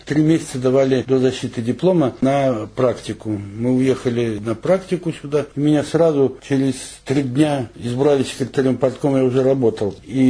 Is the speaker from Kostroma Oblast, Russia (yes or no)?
no; Aleksandrovka, Tyumen Oblast, Russia; born there; Родился в селе Александровка Сладковского района Тюменской области.